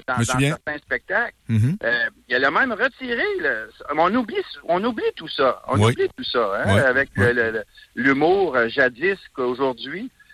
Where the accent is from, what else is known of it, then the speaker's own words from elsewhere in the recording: Gatineau, Quebec, Canada; Moi, je suis de Gatineau.